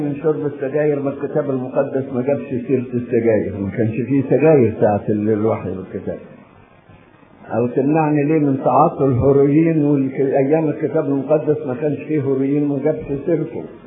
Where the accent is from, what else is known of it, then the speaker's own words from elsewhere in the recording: Egypt; جميع كليات اللاهوت اللي موجودة عندنا في مصر